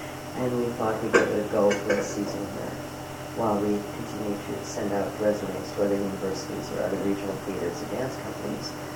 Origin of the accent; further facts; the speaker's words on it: Milwaukee, Wisconsin, United States; born there; I was born in Milwaukee, Wisconsin.